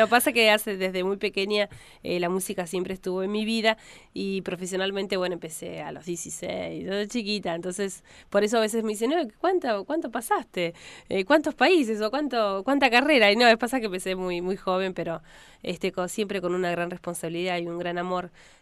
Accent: El Chocón, Neuquén, Argentina; porque vivo en el Chocón, nací en el Chocón

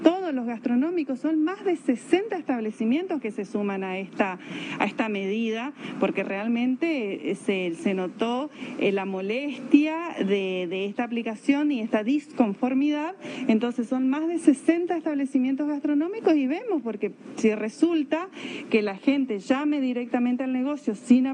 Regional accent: Chaco, Argentina; porque nosotros somos chaqueños

